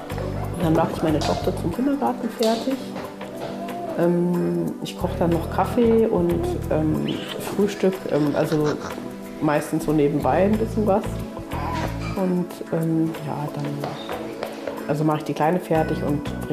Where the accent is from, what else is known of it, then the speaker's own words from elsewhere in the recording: Hesse, Germany; Ich komme aus Hessen, aus einer kleinen Stadt in Hessen, in der Rhön. Ja, also